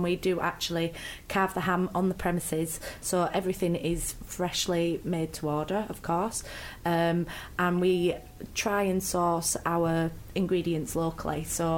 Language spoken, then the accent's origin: English; Todmorden, Yorkshire and the Humber, United Kingdom; So I am originally from Todmorden.